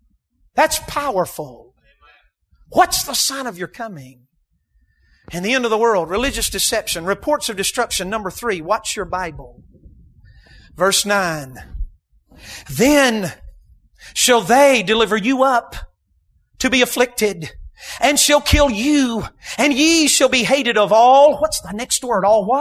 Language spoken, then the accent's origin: English; North Carolina, United States; Now, I'm from North Carolina, from the mountains, and we're slower over there.